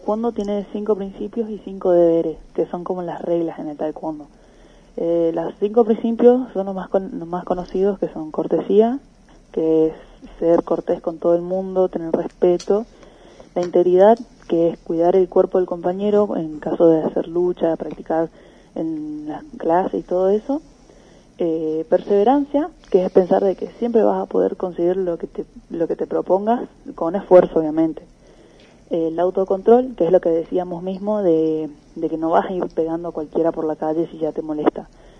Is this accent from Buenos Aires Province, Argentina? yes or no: no; Puerto Iguazú, Misiones, Argentina; Sí, soy acá de Puerto Iguazú.